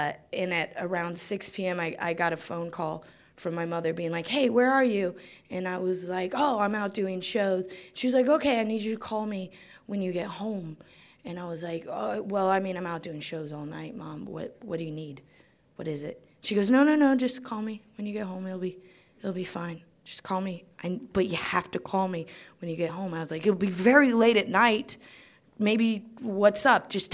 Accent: Greenville, Ohio, United States; now in New York, United States; I grew up in Greenville, Ohio, small town. In the middle of the U.S. of A. And I've lived in New York for 10 years

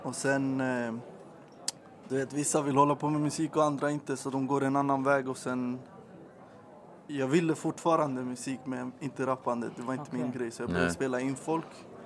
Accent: Chile; Swedish is a second language; Det är för svårt för att jag kommer från Chile

